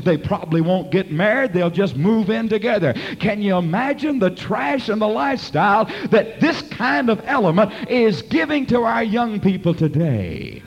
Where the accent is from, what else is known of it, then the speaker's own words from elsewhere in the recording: Port Arthur, Texas, United States; 40 miles from my hometown, Port Arthur, Texas